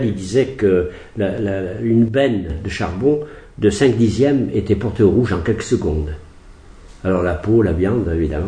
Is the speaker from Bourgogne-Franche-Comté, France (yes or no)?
no; Firminy, Auvergne-Rhône-Alpes, France; born there; je suis né à Firminy, dans la Loire, le 21 janvier 1938. Je vais avoir 76 dans un mois.